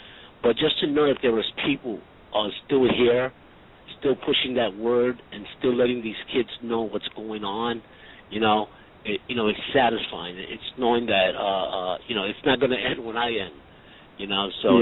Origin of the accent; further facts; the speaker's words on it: New York, United States; And you know, I'm Latino from New York, and I saw the genocide be committed.